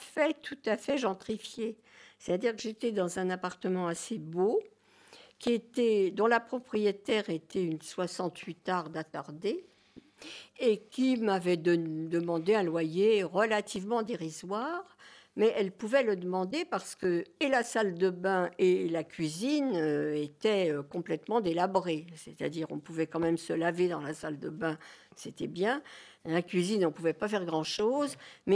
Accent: Paris, Île-de-France, France; depuis mon enfance, dans Paris, en montrant, bon, nous on a été éjectés complètement de l'îlot insalubre numéro 7, relogés dans des HLM

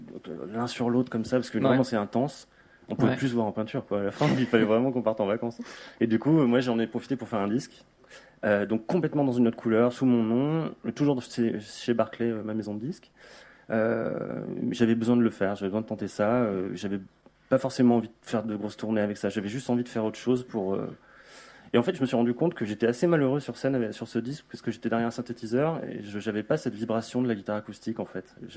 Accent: Clermont-Ferrand, Auvergne-Rhône-Alpes, France; 30 ans, je mesure 1m87, je suis né le 6 décembre 1984, j'ai grandi à Clermont-Ferrand.

